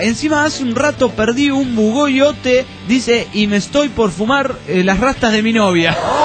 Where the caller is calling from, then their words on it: Olavarría, Buenos Aires Province, Argentina; de Olavarría.